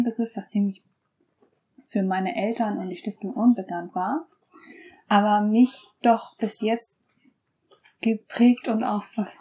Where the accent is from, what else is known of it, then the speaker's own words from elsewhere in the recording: San Agustin, Huila, Colombia; ich bin in Kolumbien aufgewachsen, im Süden, in einem Ort namens San Agustin Huila, so 1007 Meter Höhe.